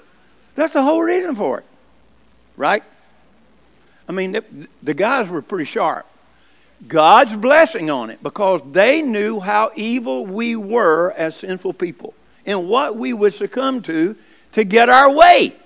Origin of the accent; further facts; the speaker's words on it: Georgia, United States; He was from Georgia. I'm from Georgia.